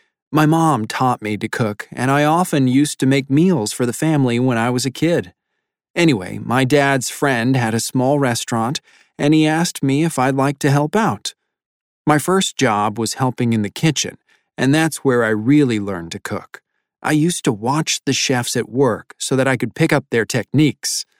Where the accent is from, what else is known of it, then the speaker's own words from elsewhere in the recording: Illinois, United States; I grew up near Chicago.